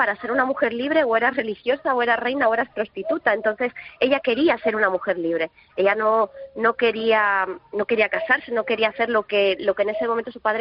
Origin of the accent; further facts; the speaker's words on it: Madrid, Community of Madrid, Spain; yo soy de Madrid